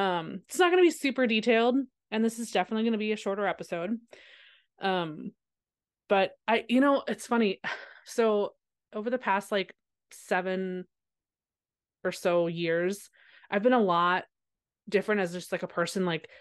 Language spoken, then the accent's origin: English; Wisconsin, United States; I'm born and raised in Wisconsin.